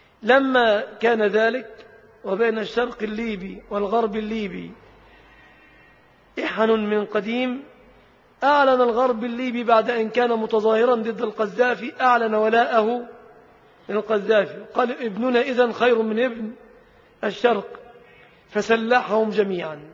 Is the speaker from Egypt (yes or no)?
yes; Egypt; حتى فيما يخصنا كمصريين، كأهل مصر